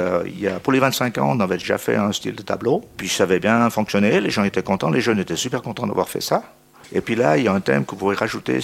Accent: Bulle, Fribourg, Switzerland; J'ai grandi à Bulle, oui. Quand je me suis marié, j'ai déménagé à Bro, j'ai vécu 22 ans là-bas, et puis je suis revenu à Bulle

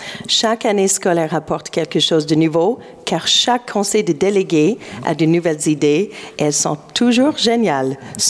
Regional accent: Ontario, Canada; first language en; French is a second language; Oui, j'ai fait toutes mes études au Canada, dans la province de l'Ontario. J'ai commencé l'école obligatoire à l'âge de 5 ans et j'avais 18 ans quand j'ai terminé.

